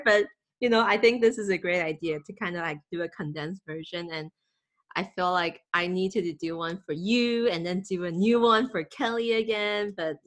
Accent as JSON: {"language": "English", "country": "Taiwan", "tie": "born or raised there", "also_born_or_lived": "Bangkok, Thailand", "said": "So I'm Taiwanese. So I grew up in Taiwan and actually in Bangkok, Thailand too. I kind of country hop because my family worked in Thailand all the way up till I graduated high school."}